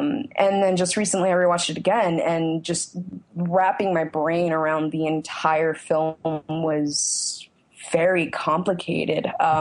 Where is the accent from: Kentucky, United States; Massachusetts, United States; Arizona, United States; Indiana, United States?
Arizona, United States; Phoenix; now in Brooklyn, United States; I'm originally from Phoenix. I moved to Brooklyn